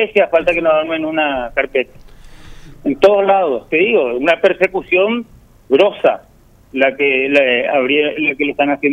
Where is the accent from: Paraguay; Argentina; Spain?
Paraguay; que les agradezco y les aplaudo como paraguayos